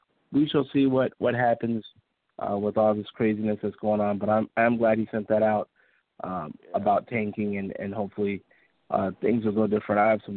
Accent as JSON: {"language": "English", "town": "Phoenix", "region": "Arizona", "country": "United States", "tie": "born or raised there", "said": "None more than my hometown team, the Phoenix Suns, with 44 losses."}